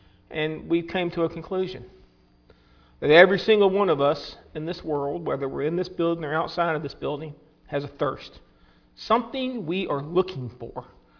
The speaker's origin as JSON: {"language": "English", "town": "Lynchburg", "region": "Virginia", "country": "United States", "tie": "born or raised there", "said": "See, I grew up in Lynchburg, Virginia."}